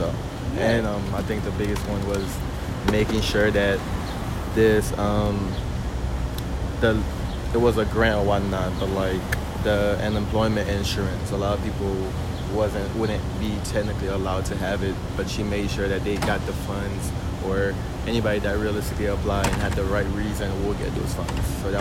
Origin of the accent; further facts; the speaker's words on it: Haiti; now in United States; Not able to go home. I'm born and raised in Haiti, so I couldn't go home till now. I can't go home.